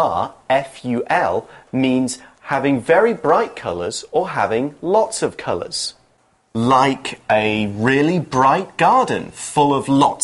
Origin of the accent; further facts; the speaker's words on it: England, United Kingdom; and I'm from England,、mm-hmm. so I know that one.